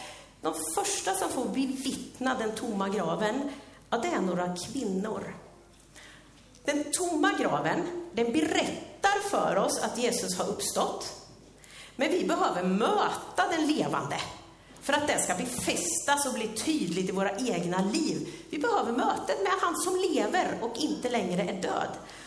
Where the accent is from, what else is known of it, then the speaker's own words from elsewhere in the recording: Sweden; Vet inte om det var för att vi är svenskar eller inte